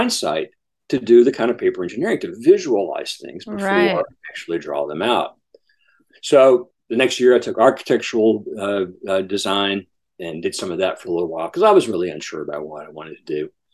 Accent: St. Francisville, Louisiana, United States; Well, I grew up in Louisiana originally. I was from a small town north of Baton Rouge called St. Francisville, which is a very plantation, antebellum home town.

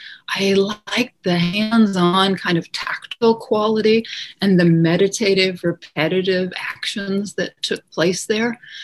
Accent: Minneapolis, Minnesota, United States; Sure. I grew up in Minneapolis.

